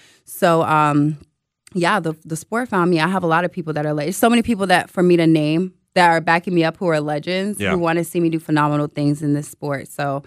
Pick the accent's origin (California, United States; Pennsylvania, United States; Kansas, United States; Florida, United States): Florida, United States; Vero Beach; I'm from Vero Beach, Florida. You know, it's not a place that wrestling is anywhere close.